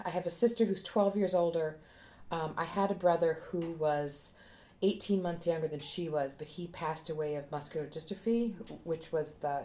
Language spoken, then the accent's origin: English; Steele, North Dakota, United States; also born or lived in Bismarck; First 12 years in Steele, North Dakota, and then moved to Bismarck.